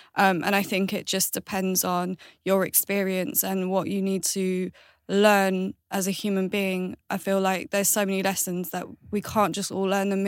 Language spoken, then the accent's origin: English; Galway, Connacht, Ireland; born there; I was born in Ireland, which is Galway.